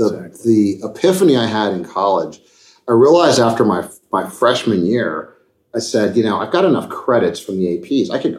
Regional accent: Columbus, Ohio, United States; And I got a call from a guy who was the chief of staff to what would have been my hometown congressman in Columbus, a guy named John Kasich, who went on to become the governor of Ohio.

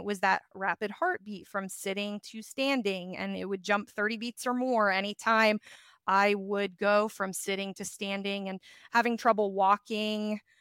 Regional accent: Georgia, United States; also born or lived in New York; I am originally born in New York, and I moved during my younger years to Georgia. And I grew up in Georgia

